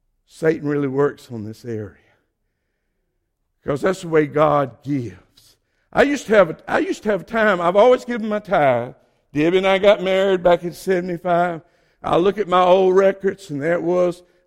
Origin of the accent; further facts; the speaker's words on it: Georgia, United States; accent: southern; I know you can tell I'm from Georgia. Y'all all talking about my southern accent. And I can't do anything about it. You know, it's a dead giveaway. I was born there. I grew up there.